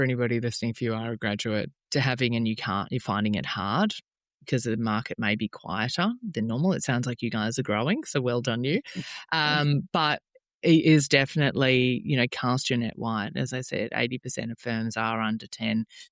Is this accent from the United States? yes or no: no; Melbourne, Victoria, Australia; now in Queensland, Australia; I'm originally from Melbourne. I've always worked nationally, and now I live in Queensland.